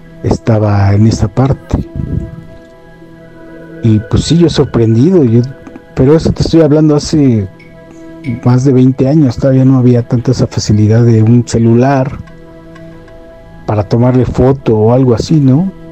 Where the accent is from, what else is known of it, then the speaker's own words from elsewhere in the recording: Tlaxcala, Mexico; Soy de acá de Tlaxcala.